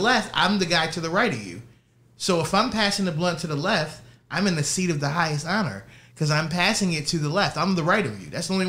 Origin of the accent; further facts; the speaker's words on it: Maryland, United States; now in California, United States; I mean, I'm from Maryland, so maybe Death Threat Decon 42 hasn't really set into my brain yet, right.